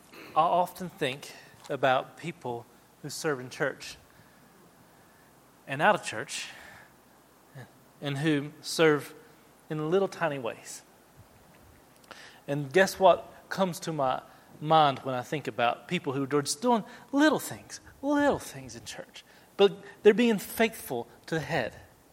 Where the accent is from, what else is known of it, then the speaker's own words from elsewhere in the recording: United States; I'm an American and we have a system of government.